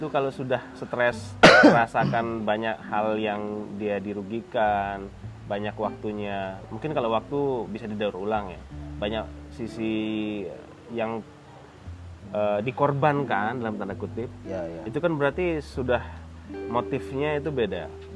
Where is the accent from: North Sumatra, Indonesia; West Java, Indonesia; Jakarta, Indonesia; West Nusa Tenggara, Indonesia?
West Nusa Tenggara, Indonesia; Di daerahku juga di Lombok ada kayak gitu.